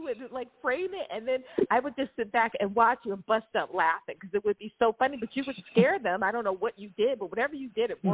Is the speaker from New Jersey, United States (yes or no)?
yes; Newark, New Jersey, United States; also born or lived in California; I'm from New Jersey. I'm from Newark. I'm like, you know I'm from Newark, New Jersey. You don't want to mess with me.